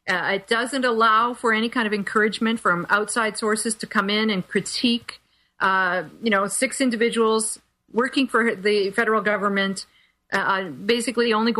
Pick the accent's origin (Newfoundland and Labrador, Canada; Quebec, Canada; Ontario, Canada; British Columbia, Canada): Ontario, Canada; London; here in my hometown in London, Ontario